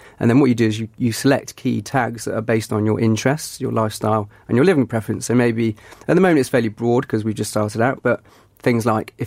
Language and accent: English; Bournemouth, South West England, United Kingdom; now in London, United Kingdom; I came from Bournemouth in 2009 to move up to London